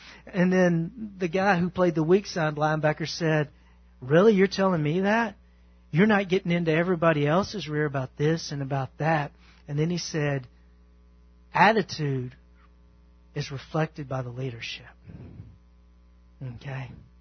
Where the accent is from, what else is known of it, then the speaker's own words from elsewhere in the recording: the South, United States; I was born in 1970. But I can guarantee you this, growing up in the South, I still saw the effects 15 years yet later.